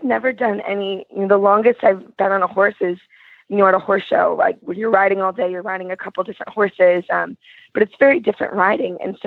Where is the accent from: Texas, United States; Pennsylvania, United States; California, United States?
California, United States; now in San Francisco, United States; I'm from California, live in San Francisco, and basically just have been riding my whole life